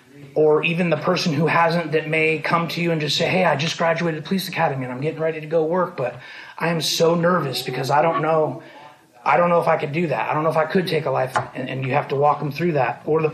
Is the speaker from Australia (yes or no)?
no; California, United States; I am from California. I'm a retired Marine.